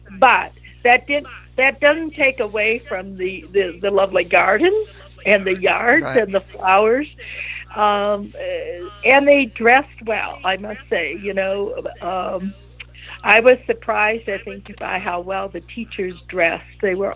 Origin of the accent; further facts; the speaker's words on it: United States; as an American, it is a wonderful way that we can spread the news about America and the things we have here.